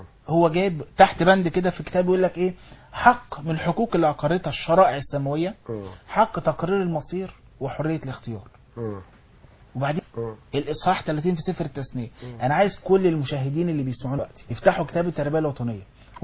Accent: Egypt; انا كمصري

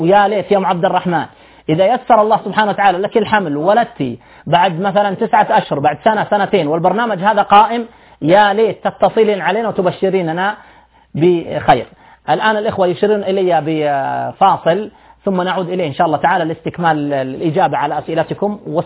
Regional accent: Saudi Arabia; عندنا في السعودية

